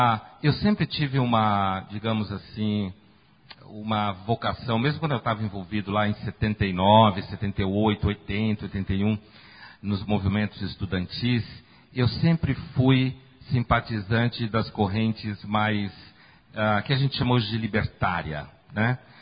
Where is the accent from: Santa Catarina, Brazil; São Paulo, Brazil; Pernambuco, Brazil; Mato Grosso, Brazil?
Pernambuco, Brazil; Eu sou pernambucano